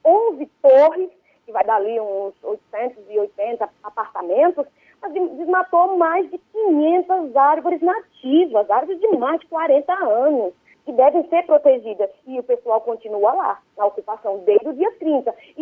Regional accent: Pernambuco, Brazil; na minha terra Pancará, em Pernambuco

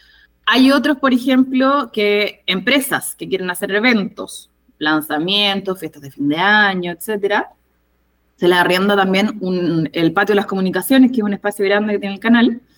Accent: Chile; pudiendo integrar y diferenciarnos a nosotros como chilenos de los otros países

